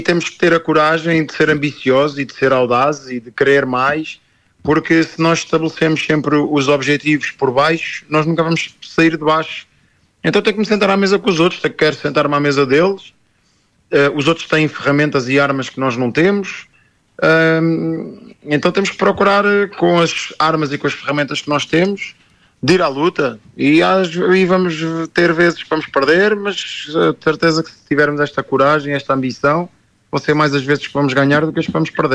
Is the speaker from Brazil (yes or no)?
no; Portugal; E eu, como típico português, não é?